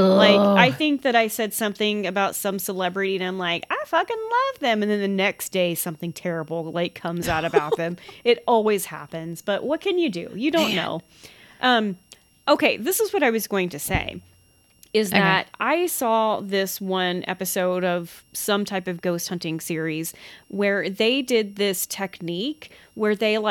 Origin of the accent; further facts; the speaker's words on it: the South, United States; is that a Southern thing? We're from the South.